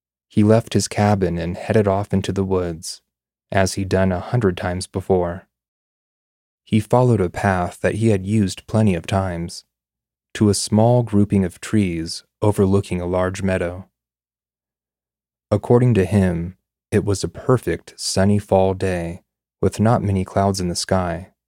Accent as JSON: {"language": "English", "region": "Kentucky", "country": "United States", "tie": "born or raised there", "said": "Growing up in Kentucky, I've always heard tales of, you know, Bigfoot or the Pope Lick Goatman."}